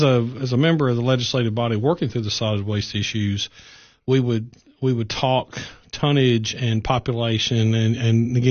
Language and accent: English; Tennessee, United States; moved away as an adult; I was born in Cannon County. I left in the early 80s after high school, went off to college, and then came back, served in the military.